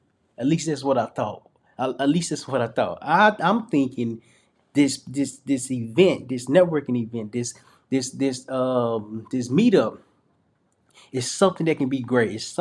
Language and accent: English; Little Rock, Arkansas, United States; It was different from what I'm used to. I'm from Little Rock, Arkansas, where it was different.